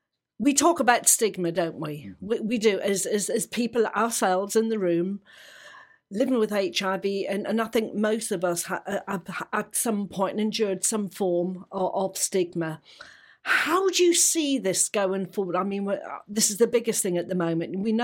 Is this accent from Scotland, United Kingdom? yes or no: no; Worthing, South East England, United Kingdom; Yeah. My hometown.